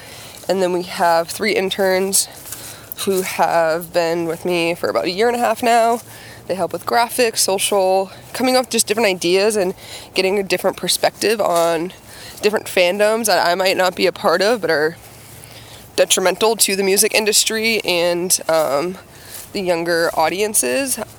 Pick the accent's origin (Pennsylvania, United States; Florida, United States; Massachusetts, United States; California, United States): Massachusetts, United States; Billerica; moved away as an adult; Because, you know, I'm from Billerica, so going to an event in Boston.